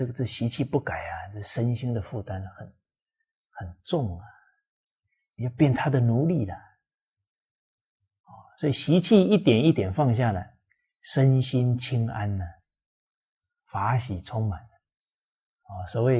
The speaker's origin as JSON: {"language": "Chinese", "region": "Fujian", "country": "China", "said": "像我是这个闽南，福建人啊，闽南人啊，我们闽南话里面方方面面的教导可多了"}